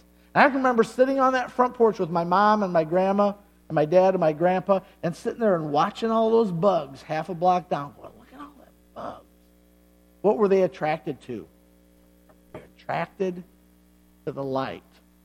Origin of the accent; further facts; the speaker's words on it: Dixon, Illinois, United States; I can remember sitting in Dixon, Illinois when I was a little boy. I was born in Dixon. I lived on East Everett, just behind where the gas station is now.